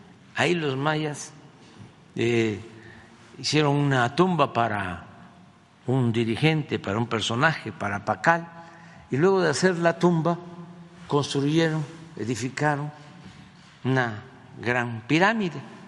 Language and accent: Spanish; Mexico